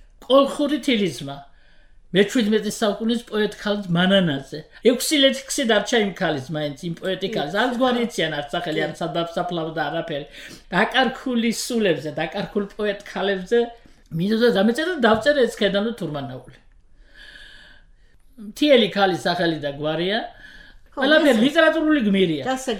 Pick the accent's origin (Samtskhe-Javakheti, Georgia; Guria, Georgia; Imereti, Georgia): Imereti, Georgia; Khoni; also born or lived in Kutaisi; now in Tbilisi, Georgia; ხან ხონელი ვიყავი, ხან ქუთაისელი ვიყავი, ახლა თბილისელი ვარ და ბოლო-ბოლო ქართველი ვარ.